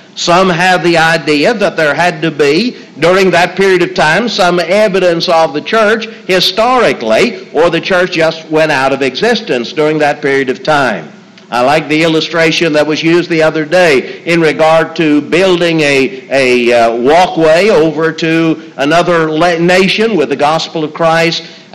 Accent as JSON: {"language": "English", "town": "New Martinsville", "region": "West Virginia", "country": "United States", "tie": "born or raised there", "said": "When I was a boy growing up in New Martinsville, West Virginia"}